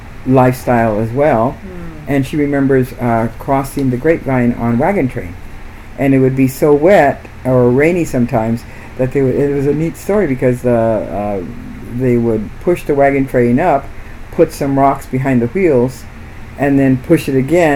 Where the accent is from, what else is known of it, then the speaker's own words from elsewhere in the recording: Sacramento, California, United States; born there; Sacramento, California, in April 29, 1949.